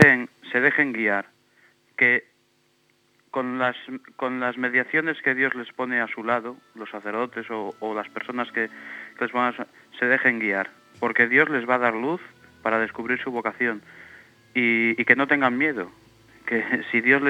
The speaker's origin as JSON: {"language": "Spanish", "town": "Meruelo", "region": "Cantabria", "country": "Spain", "tie": "born or raised there", "also_born_or_lived": "Argoños", "said": "Primero estuve pues en mi parroquia de origen, aquí en Meruelo, y también en Argoños, que es también, pues es mi pueblo, porque allí nací, allí fui bautizado."}